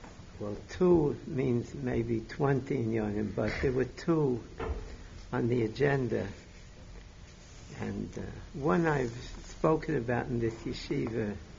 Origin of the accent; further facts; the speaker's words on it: United States; I'm an American. I've only seen American yeshivas in my youth till going to Eretz Yisrael.